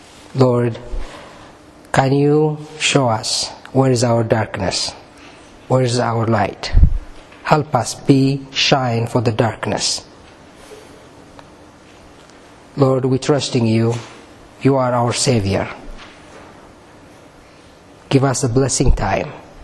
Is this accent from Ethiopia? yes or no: yes; Ethiopia; English is a second language; We are missionary. God called us for Ethiopia. I'm from Ethiopia too.